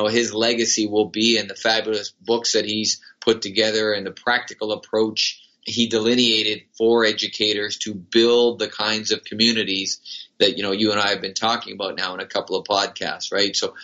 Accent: Montreal, Quebec, Canada; I grew up in Montreal, so it's the Montreal Canadiens. But I live just outside of Vancouver now

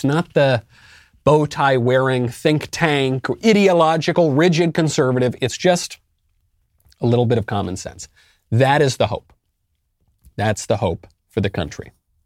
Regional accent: New York, United States; I can say this as a New Yorker.

